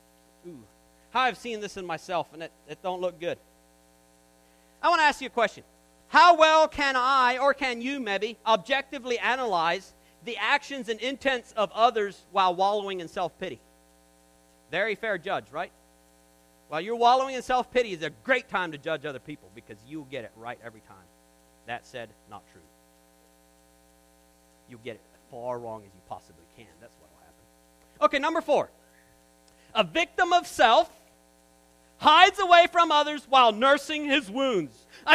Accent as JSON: {"language": "English", "region": "Kentucky", "country": "United States", "tie": "born or raised there", "said": "Growing up in Kentucky, there were what they called Pollock jokes."}